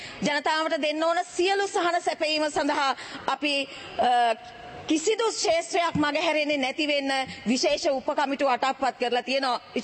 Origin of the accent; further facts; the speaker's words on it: Haldummulla, Uva Province, Sri Lanka; born there; මම ඉපදිච්ච ගම බදුල්ල දිස්ත්‍රික්කයේ හල්දුම්මුල ප්‍රාදේශීය ලේකම් කොට්ටාචේ කැලිපනාවල කොටස කියන්නේ ගම